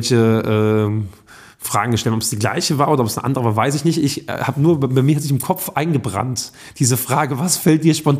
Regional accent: Steinfeld, North Rhine-Westphalia, Germany; Und ich bin ja auch in Steinfeld zur Schule gegangen

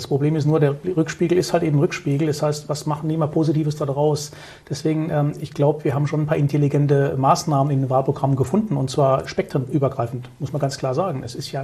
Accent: Southern Germany, Germany

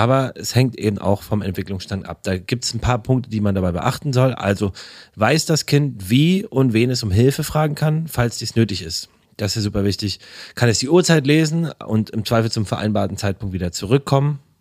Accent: Berlin, Germany; ich bin in Berlin-Karlshorst aufgewachsen, das ist Rand Berlin quasi, das ist sehr ruhig, das habe ich geliebt

